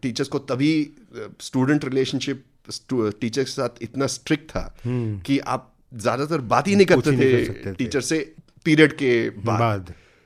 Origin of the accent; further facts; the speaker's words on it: Pune, Maharashtra, India; born there; मेरी पैदाइश पुणे में हुई है